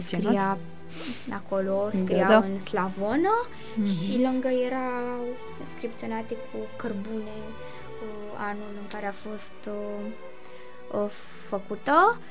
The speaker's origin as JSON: {"language": "Romanian", "country": "Romania", "said": "noi suntem mândri că suntem români"}